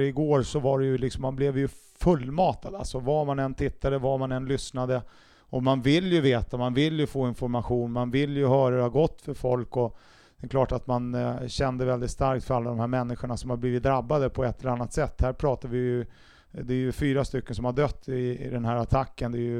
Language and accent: Swedish; Stockholm, Stockholm County, Sweden; Jag är ju också stockholmare